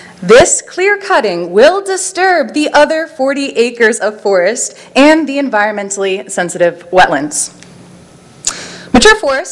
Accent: Delaware, United States; I live in the town of Milton, and I grew up in Sussex County.

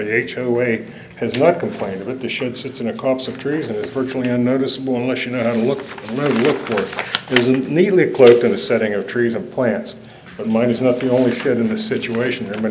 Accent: Lake Erie snowbelt, United States; I came from Snowbelt around Lake Erie. I have more equipment than the average person.

